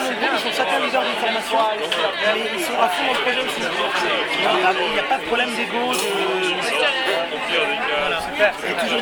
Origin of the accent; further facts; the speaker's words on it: Paris, Île-de-France, France; De Paris.